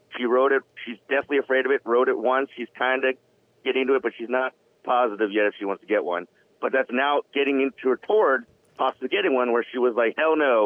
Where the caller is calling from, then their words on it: United States; from Washington.